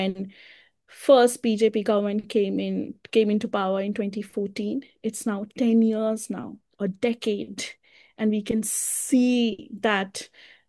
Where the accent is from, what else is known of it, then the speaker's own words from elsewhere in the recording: India; now in London, United Kingdom; The thing is, I'm originally from India, and I grew up watching films.